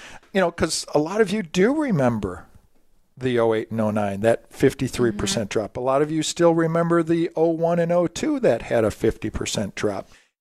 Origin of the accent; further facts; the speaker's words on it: Milwaukee, Wisconsin, United States; now in St. Louis, United States; And I mean, I come from Milwaukee. And we talked about the weather changes here in St. Louis.